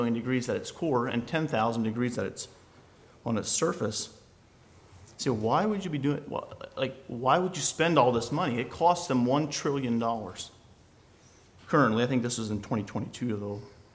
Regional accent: Indiana, United States; So I moved in from the Midwest. I was born and raised in Indiana.

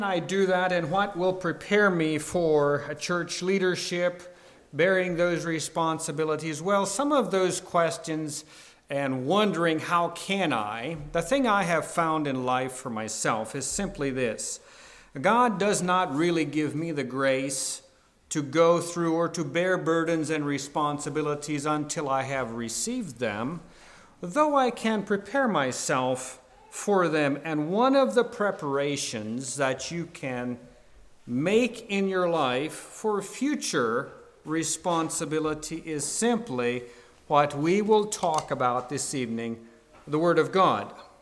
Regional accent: Ohio, United States; I'm from Ohio, the Zion congregation.

